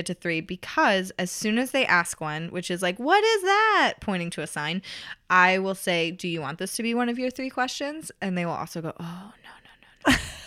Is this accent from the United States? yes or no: yes; Tennessee, United States; now in Chicago, United States; I'm from Tennessee and I'm getting a lot better at it, but I'm not used to driving in snow.